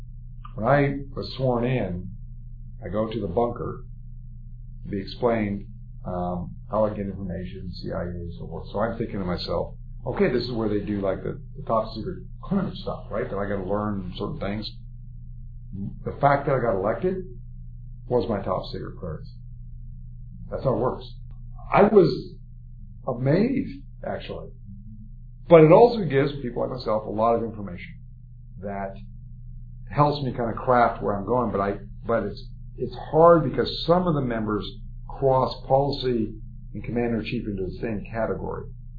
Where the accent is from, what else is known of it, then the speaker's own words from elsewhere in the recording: United States; And I may, as an American, say, we have to do what's right with commander-in-chief